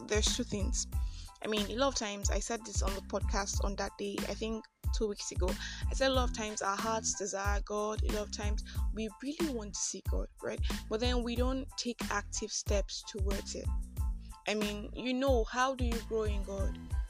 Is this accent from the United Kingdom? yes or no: no; Enugu State, Nigeria; this is another episode of Just Talk.